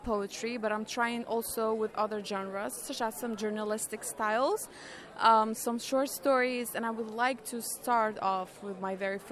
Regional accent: Sulaymaniyah, Kurdistan Region, Iraq; I'm 24 years old. I'm from Iraq, mainly from the Kurdistan region in Iraq. I live in a beautiful city that's called Suleymaniye City.

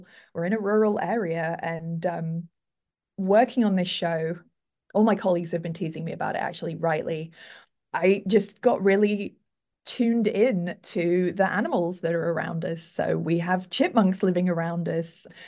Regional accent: United Kingdom; I'm British, so I've never encountered a wild bear in the where I grew up.

